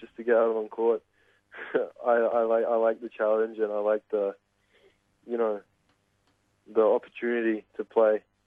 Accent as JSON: {"language": "English", "town": "Alicante", "region": "Valencian Community", "country": "Spain", "tie": "born or raised there", "also_born_or_lived": "Sydney / Dubai", "lives_now": "Marbella, Spain", "said": "And then we moved to Spain, and I've been living in Spain ever since. I lived in Alicante for 5 years, and then 2 years ago I moved down south to Marbella."}